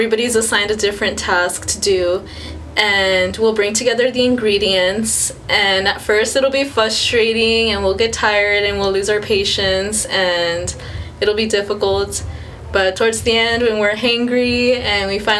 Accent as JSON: {"language": "English", "town": "Weslaco", "region": "Texas", "country": "United States", "tie": "born or raised there", "also_born_or_lived": "Grand Rapids, United States", "said": "I'm from Weslaco, Texas, or Mercedes, Texas, around that area, but I was born in Michigan, Grand Rapids, and was raised in the Valley."}